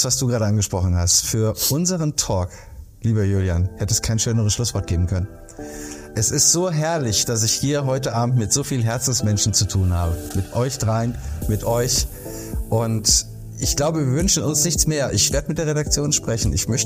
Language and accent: German; Hesse, Germany; schön, dass du in meiner Heimat warst. Schön, dass wir gemeinsam im Taunus waren.